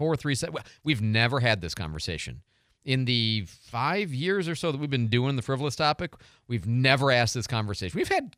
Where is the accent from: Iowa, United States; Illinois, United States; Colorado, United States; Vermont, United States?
Illinois, United States; Chicago; I grew up on Church's in Chicago.